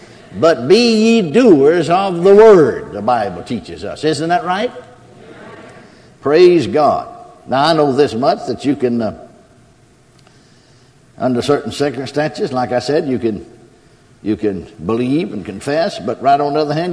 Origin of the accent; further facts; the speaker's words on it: McKinney, Texas, United States; born or raised there